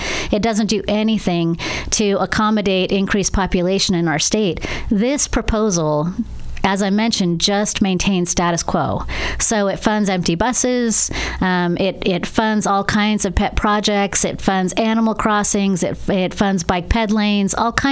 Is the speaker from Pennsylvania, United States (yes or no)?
no; Oregon, United States; Oregon is a state that is extraordinary. It's my home state. I love it here.